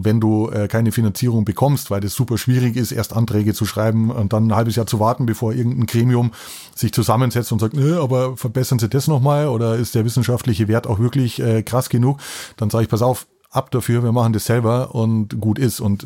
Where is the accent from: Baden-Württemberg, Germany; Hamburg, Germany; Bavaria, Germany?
Bavaria, Germany; Ich komme aus Bayern, da muss ich natürlich sagen Bier.